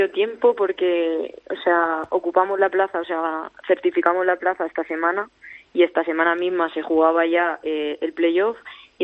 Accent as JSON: {"language": "Spanish", "town": "Aielo de Malferit", "region": "Valencian Community", "country": "Spain", "said": "Yo soy valenciana."}